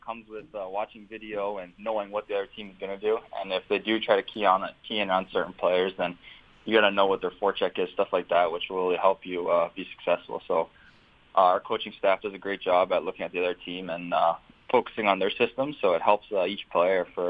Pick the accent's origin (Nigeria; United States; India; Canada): Canada; London, Ontario; I'm from London, Ontario.